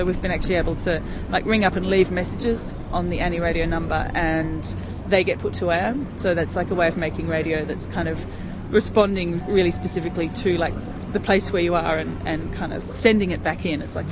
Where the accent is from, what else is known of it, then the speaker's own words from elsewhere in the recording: Sydney, New South Wales, Australia; I come from Sydney, Australia.